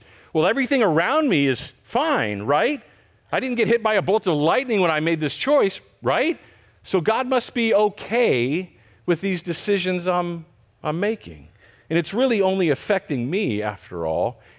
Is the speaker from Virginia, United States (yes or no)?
no; Texas, United States; It's what we grew up in Texas calling white lies.